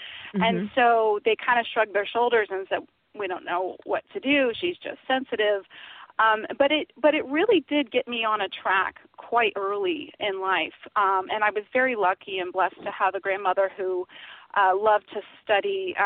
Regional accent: West Palm Beach, Florida, United States; Yes, I was born in West Palm Beach, Florida, and actually, not by chance, grew up down the street from Hippocrates Health Center

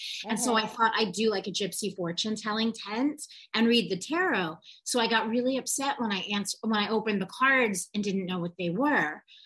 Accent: New York, United States; born there; now in Manhattan, United States; No, I was born in the Adirondacks in upstate New York, but I had this crazy hippie mother who literally brought me around the country. I lived in 27 different homes before I moved here, actually to this building in 1988 in Manhattan.

